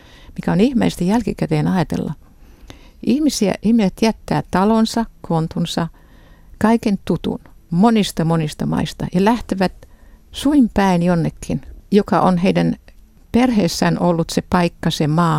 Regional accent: Israel; sinne perheenä tultiin vuonna 49, josta alkaen olen ollut Israelissa 7-vuotiaasta ja nyt yli 70-vuotiaaksi. Ja tämä fakta, että kasvoin Israelissa

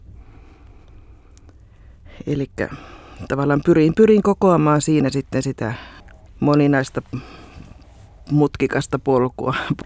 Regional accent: Pielavesi, North Savo, Finland; mä oon Kuopion keskussairaalassa käynyt syntymässä. Et siinä mielessä hyvinkin palannut juurilleni. Mutta Pielavedellä olen syntynyt ja kasvanut ja kirjoittanut sieltä ylioppilaaksi.

